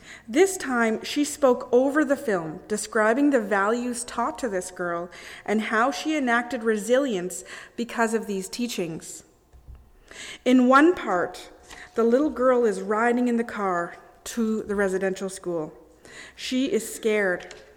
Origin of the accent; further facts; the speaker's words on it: Canada; I am Canadian.